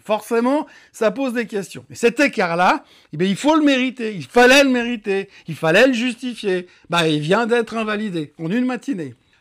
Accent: Switzerland; on rentre à la maison, maison chez nous en Suisse

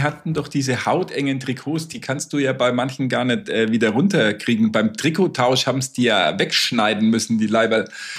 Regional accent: Nuremberg, Bavaria, Germany; meiner Heimatstadt Nürnberg

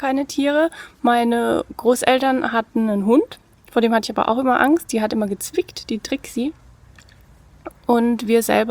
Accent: Bad Kissingen, Bavaria, Germany; also born or lived in Baden-Württemberg; ich bin 38. Ich komme aus Bad Kissing, bin auch dort in die Schule gegangen und dort aufgewachsen, habe dann fast 9 Jahre in Baden-Württemberg gelebt, dort gearbeitet und auch studiert und bin dann 2016 wieder zurück nach Bad Kissing.

